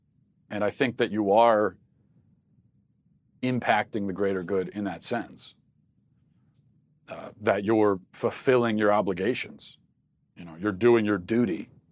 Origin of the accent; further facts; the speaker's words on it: Hungary; English is a second language; moved away as an adult; now in United States; I'm from Hungary and moved here last July to join my husband, who's an American.